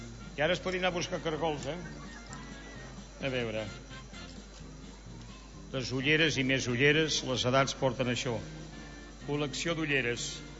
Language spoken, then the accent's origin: Catalan; Sant Miquel de Campmajor, Catalonia, Spain; born there; Resulta que el meu poble de naixement, Sant Miquel de Campmajor, ficat allà dalt entre muntanyes en el camí del Collell i d'Olot, amb totes les cases disseminades